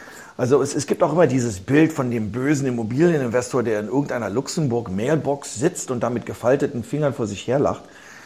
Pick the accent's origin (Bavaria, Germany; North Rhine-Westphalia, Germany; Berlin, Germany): Berlin, Germany; Ich bin geboren in Berlin. Ich weiß, ich sitze zurzeit in New York, aber ich verbringe den Großteil meines Lebens in Berlin. Ich bin jetzt bei meinen Kindern in New York. Aber als Berliner bin ich wahnsinnig stolz auf, wer wir sind.